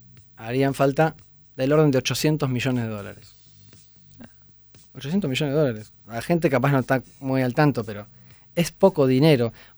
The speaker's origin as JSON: {"language": "Spanish", "country": "Argentina", "said": "Si no, yo digo, yo soy argentino y lo hago más tranqui."}